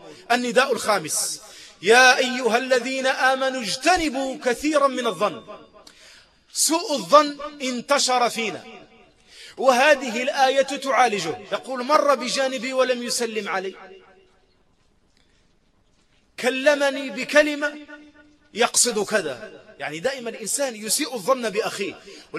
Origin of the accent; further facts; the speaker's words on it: Morocco; وإحنا بالعامية كنقولوا التبرقيق، بالعامية عندنا في المغرب نقولوا فلان برقاق